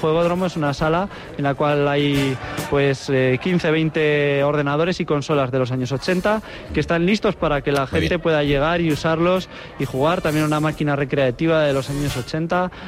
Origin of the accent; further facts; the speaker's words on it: Zaragoza, Aragon, Spain; somos aragoneses, somos gente de Zaragoza, y se funda aquí